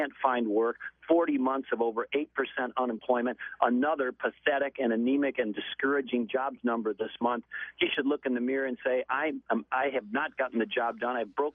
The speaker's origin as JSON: {"language": "English", "region": "Minnesota", "country": "United States", "tie": "born or raised there", "said": "And if you go talk to people in Ohio and Pennsylvania or in my home state of Minnesota or all across this country"}